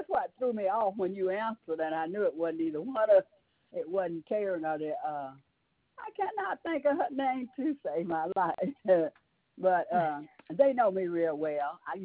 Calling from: Douglasville, Georgia, United States; Okay, they're closed, and I'm calling from Douglasville.

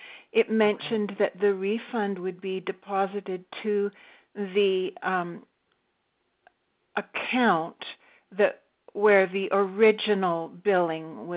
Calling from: Victoria, British Columbia, Canada; I'm calling from Victoria in Canada

